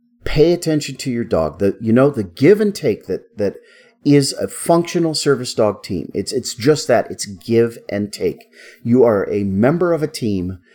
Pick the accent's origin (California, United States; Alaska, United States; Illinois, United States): Alaska, United States; I use sled dog commands because that's what I learned when I was growing up in Alaska mushing dogs.